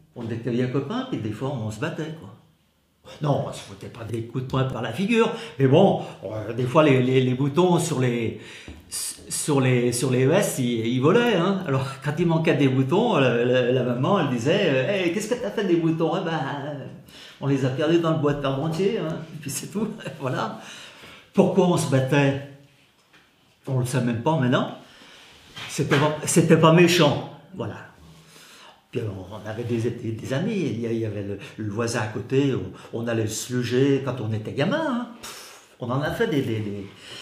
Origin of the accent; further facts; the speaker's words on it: Sonnaz, Auvergne-Rhône-Alpes, France; also born or lived in Chambéry; Je suis né à Chambéry, je suis de début d'année 51, 23 février 51, et j'ai toujours habité la commune de Sonna, plus particulièrement le village de Rages, d'où j'habite depuis 72 ans, hein, que j'ai pas quitté. J'étais à l'école primaire à Sonnaz.